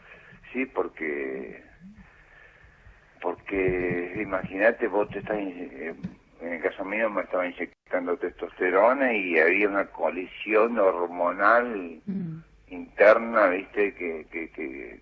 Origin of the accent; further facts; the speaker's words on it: Corral de Bustos, Córdoba, Argentina; Soy oriunda de Corral de Bustos. Limitamos con Santa Fe al sureste de la provincia.